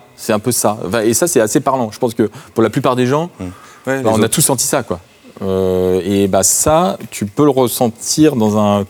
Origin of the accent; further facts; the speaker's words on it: Paris, Île-de-France, France; J'ai passé mon enfance à Paris, j'ai étudié à Paris.